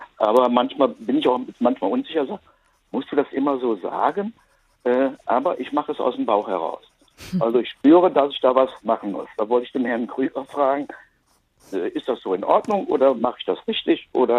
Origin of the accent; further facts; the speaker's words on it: Rhineland, Germany; Ja, Sie hören es ein bisschen, ich bin auch Rheinländer.